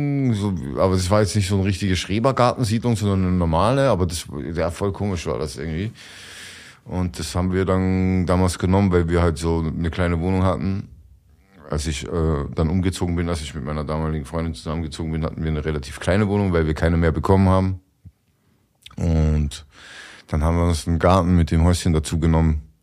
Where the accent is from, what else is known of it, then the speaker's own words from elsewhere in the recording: Austria; Ja, aus Österreich, Mann.